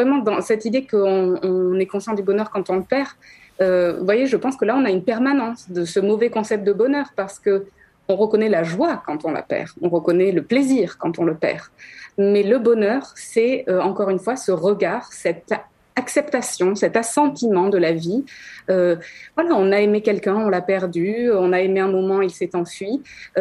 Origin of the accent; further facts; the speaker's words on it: Marseille, Provence-Alpes-Côte d'Azur, France; Moi-même, je suis marseillaise